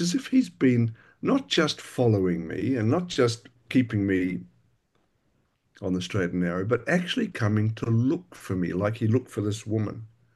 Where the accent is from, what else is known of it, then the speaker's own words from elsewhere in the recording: Australia; accent: Australian; That's just my Australian accent, but the if word, Catherine.